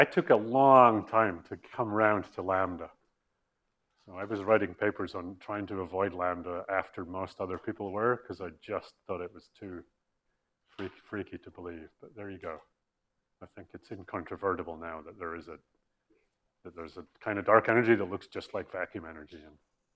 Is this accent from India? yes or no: no; Scotland, United Kingdom; I'm Scottish